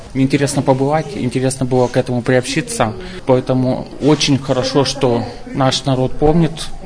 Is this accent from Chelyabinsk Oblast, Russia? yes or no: yes; Chelyabinsk, Chelyabinsk Oblast, Russia; Я приехал из Челябинска